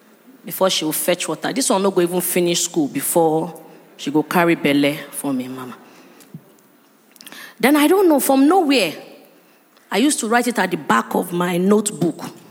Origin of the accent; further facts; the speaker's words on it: Fadeyi, Lagos, Nigeria; So, growing up in Fadeyi, instead of me feeling down, God just gave me a sanguine path to let go of all those stories.